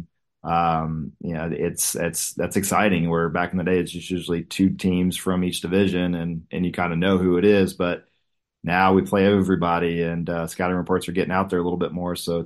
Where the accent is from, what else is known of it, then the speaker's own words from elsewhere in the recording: Houston, Texas, United States; I'm an Astros fan. I grew up in Houston. So I grew up in Houston, and long time Houston fan of everything. Texas Longhorn fan. So it's yeah, I'm Texas through and through